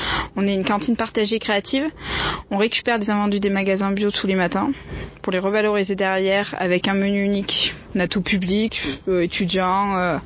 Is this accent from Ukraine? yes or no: no; Le Puy-en-Velay, Auvergne-Rhône-Alpes, France; now in Saint-Étienne, France; j'ai 22 ans, je vais avoir 23 ans cet été, et je viens du Puy-en-Velay. Je suis sur Saint-Étienne depuis 3 ans.